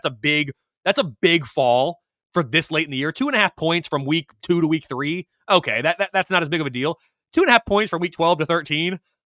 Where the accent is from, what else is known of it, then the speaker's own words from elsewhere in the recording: Midwest, United States; I'm from the Midwest. Like, I'm not affiliated with these teams, I'm not affiliated with the SEC.